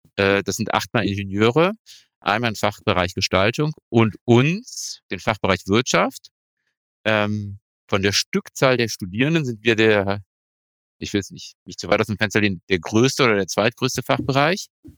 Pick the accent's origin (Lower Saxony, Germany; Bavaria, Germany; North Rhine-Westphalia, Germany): North Rhine-Westphalia, Germany; Jülich; Ja, ich bin ein Kind dieser Region. Ich bin in Jülich aufgewachsen.